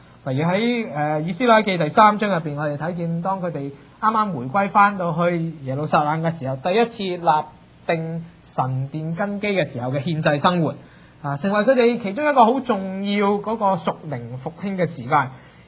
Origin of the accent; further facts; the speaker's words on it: China; 每當到新年的時候，我們中國人都有個習慣